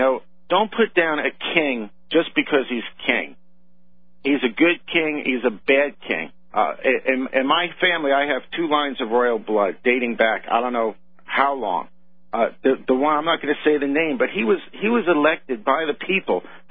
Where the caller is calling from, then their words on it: New Jersey, United States; I'm in Monmouth County.